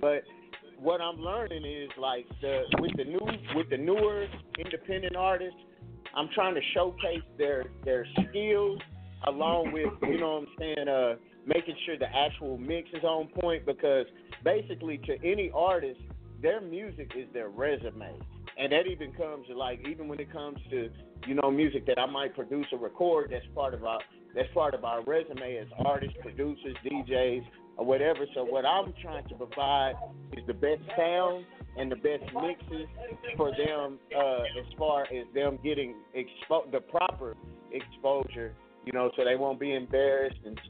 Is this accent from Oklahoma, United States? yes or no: yes; Oklahoma City, Oklahoma, United States; I'm a musician, producer, artist, and I'm from Oklahoma City.